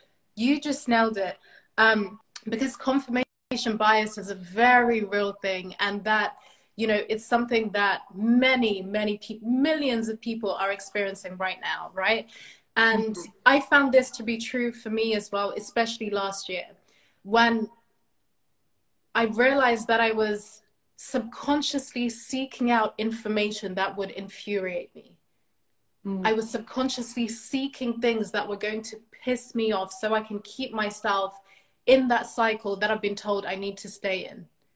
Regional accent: Zimbabwe; now in London, United Kingdom; as someone that was born and raised in Zimbabwe, and I live in the UK, I live in London

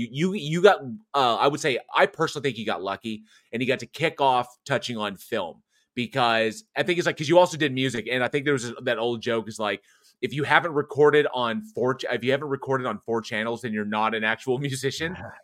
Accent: Texas, United States; I think it's because I was in Texas, because I grew up in Texas and, you know, football two-a-days in the heat.

